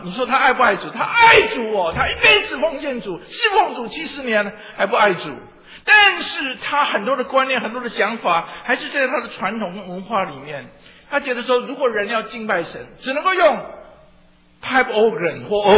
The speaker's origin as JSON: {"language": "Chinese", "country": "Taiwan", "said": "还有我从台湾来的，你看背景都不一样。"}